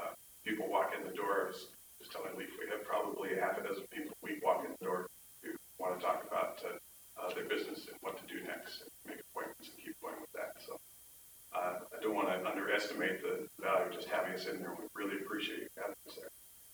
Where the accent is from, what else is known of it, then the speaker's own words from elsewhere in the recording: Ireland; sorry, I'm an Irishman, I have to joke.